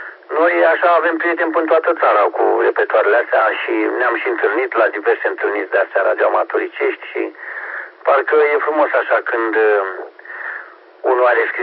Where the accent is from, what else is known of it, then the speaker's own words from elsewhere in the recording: Pitești, Argeș, Romania; de la Pitești, dacă ajută cu ceva